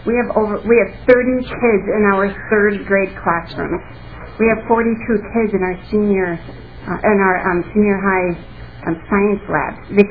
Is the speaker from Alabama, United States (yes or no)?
no; Otsego, Minnesota, United States; As I said, I'm from Otsego, which is the NISD 728. The Elk River School District, and for those of you that don't know, it is the fastest growing district in Minnesota.